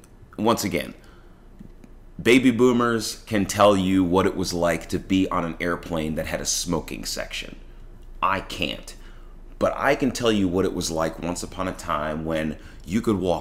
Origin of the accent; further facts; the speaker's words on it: United States; September 11th has significance in my personal history as an American